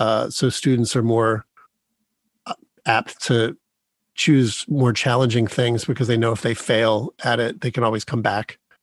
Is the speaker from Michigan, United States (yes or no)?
yes; Dearborn, Michigan, United States; born there; Well, where it all began was I was born in Dearborn, Michigan.